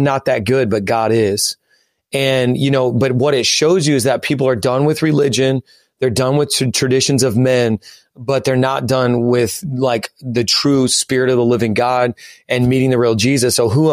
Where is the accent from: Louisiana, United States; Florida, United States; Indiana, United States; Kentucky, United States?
Indiana, United States; now in New York City, United States; So I'm originally from Indiana and you know, you just don't come into New York City and do whatever you want.